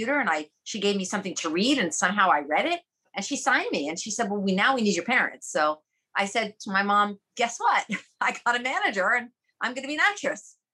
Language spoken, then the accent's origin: English; New York, United States; growing up in New York, you take taxis by yourself at 11, you're on the bus.